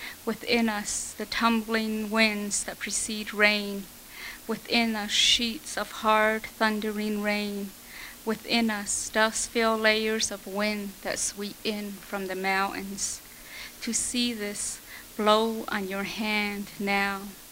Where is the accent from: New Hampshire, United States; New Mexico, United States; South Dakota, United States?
New Mexico, United States; Shiprock; I'm originally from Shiprock, New Mexico, and I've just told you what my clans are.